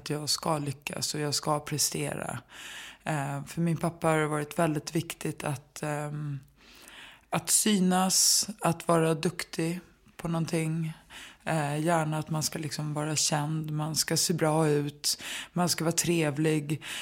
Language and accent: Swedish; Stockholm, Stockholm County, Sweden; Jag är uppvuxen i liksom Enskededalen som är som... ja, det är ju lägenheter som är uppbyggda som små gårdar.